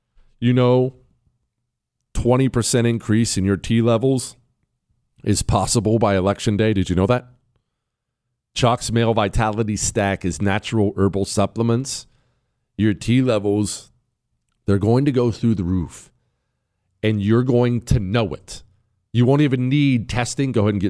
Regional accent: Connecticut, United States; I'm from Connecticut.

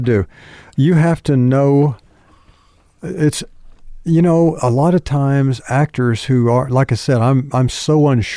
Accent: United States; I'm an American actor.

